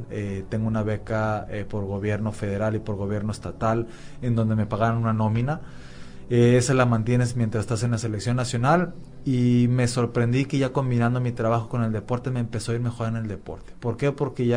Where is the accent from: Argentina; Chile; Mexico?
Mexico; Monterrey, Nuevo León; also born or lived in Querétaro; now in Mérida, Mexico; yo vengo de Monterrey, viví en la ciudad de Querétaro, una ciudad también muy muy rentable, pero nada comparable a lo que tenemos aquí en Mérida. Ya cumplo 12 años aquí en Mérida